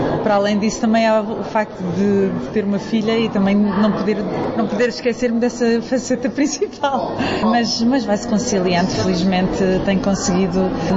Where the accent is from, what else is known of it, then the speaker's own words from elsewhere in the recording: Azores, Portugal; Eu sou dos Açores, eu … sou dos Açores.